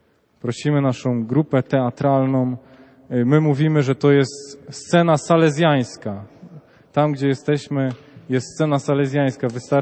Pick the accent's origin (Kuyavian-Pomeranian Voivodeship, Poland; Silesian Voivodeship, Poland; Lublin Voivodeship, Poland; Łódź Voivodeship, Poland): Kuyavian-Pomeranian Voivodeship, Poland; Bydgoszcz; przyjechałem z Bydgoszczy.